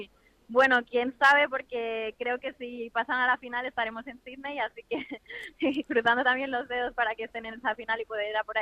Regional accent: Gijón, Asturias, Spain; empecé aquí en Asturias. Yo soy de Asturias, soy de Gijón y nada, eso, empecé aquí y ahora viajando por todo el mundo.

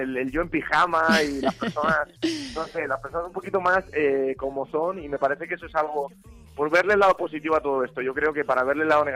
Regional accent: Spain; yo echo de menos a mis abuelos, como tantos españoles, ¿no?

